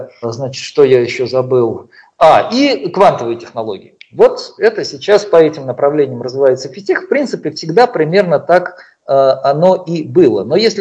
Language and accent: Russian; Moscow, Russia; Я сам москвич, вырос в московской интеллигентской семье, мои родители типичные такие интеллигенты-шестидесятники, идеалисты такие, хотя вот отец вырос в деревне.